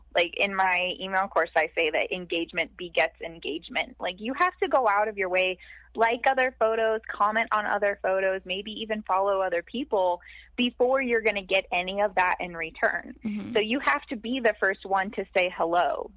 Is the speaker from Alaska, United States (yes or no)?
yes; Anchorage, Alaska, United States; now in Michigan, United States; I currently live in Michigan. Okay. We've been here for just over a year. And I'm actually from Anchorage, Alaska.